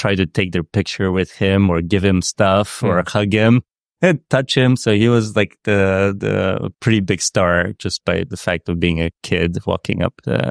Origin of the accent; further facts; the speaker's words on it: Sofia, Sofia City, Bulgaria; I grew up in Sofia in Bulgaria, and we have a mountain right up above the city